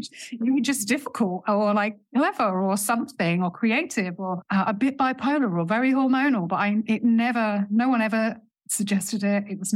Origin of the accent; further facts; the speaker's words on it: England, United Kingdom; accent: English; now in Spain; So my accent is English, currently in Spain.